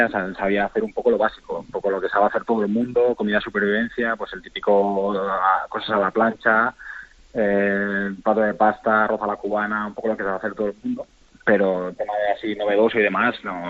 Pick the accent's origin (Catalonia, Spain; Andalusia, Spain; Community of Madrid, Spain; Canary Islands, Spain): Catalonia, Spain; Lleida; born there; now in Asturias, Spain; en Lleida, que yo nací en Lleida, tengo a toda mi familia allí en esa tierra, y Asturias, que es mi tierra de adopción, donde llevo viviendo 17 años, mi mujer es de aquí de Asturias, mi hija es asturiana